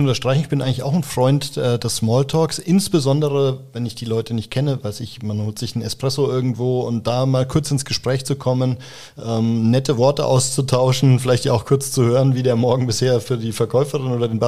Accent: Bavaria, Germany; als Oberfranke, in gewisser Weise der Ostfriese unter den Bayern

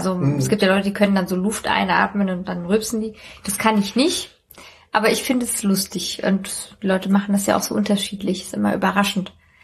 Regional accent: Frankfurt, Hesse, Germany; Ich bin ja aus Frankfurt und Umgebung und ich habe also auch mal in Rödelheim gewohnt

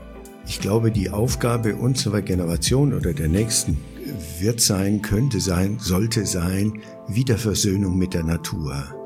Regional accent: Bavaria, Germany; also born or lived in Asia / Berlin; ich komme aus Bayern, was ich auch sehr angenehm finde. Ich war sehr viel in Asien. Ich war die Hälfte meiner Zeit eigentlich in Asien. Ich war viel in Berlin.

